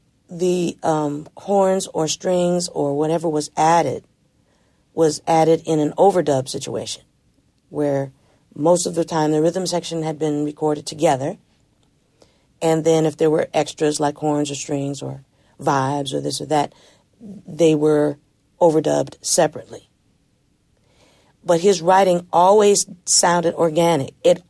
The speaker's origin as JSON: {"language": "English", "town": "Los Angeles", "region": "California", "country": "United States", "said": "See, Sly was out here, and I'm from Los Angeles"}